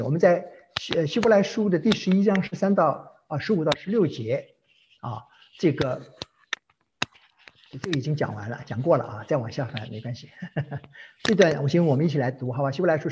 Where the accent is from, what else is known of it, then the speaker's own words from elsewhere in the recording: China; 我想其实对我们中国人来讲啊，很多其实有没有了地理意义的故乡，有时候很遗憾啊